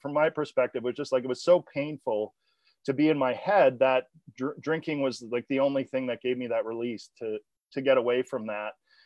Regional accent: Atlantic Canada, Canada; I'm from the East Coast of Canada, and we have a reputation with the rest of the country as being big drinkers.

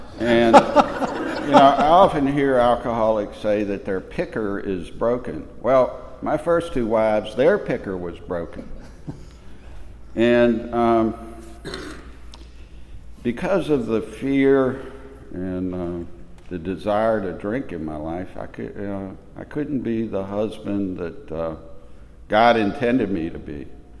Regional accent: Suffolk, Virginia, United States

